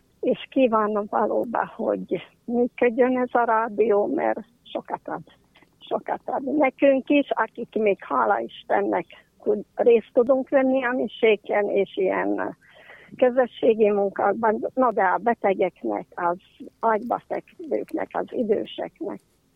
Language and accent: Hungarian; Bôrka, Košice Region, Slovakia; now in Rožňava, Slovakia; Rozsnyóról vagyok, de tulajdonképpen nagyon szép vidékről származom, Barkáról, ahol magyaroknak híres búcsújáró helye van.